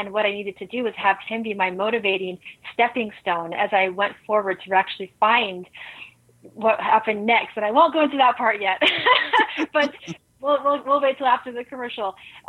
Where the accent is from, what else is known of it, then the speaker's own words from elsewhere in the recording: Salt Lake City, Utah, United States; So I'm actually from Salt Lake City, Utah